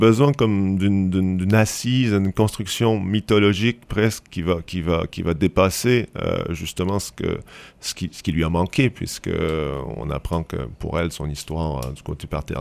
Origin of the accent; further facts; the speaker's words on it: Quebec, Canada; accent: Quebec; moved away as an adult; moi j'ai changé de pays, donc j'ai appris, bon, j'ai perdu un petit peu mon accent québécois, mais surtout j'ai appris aussi une nouvelle langue quand même, même si on reste dans un territoire francophone.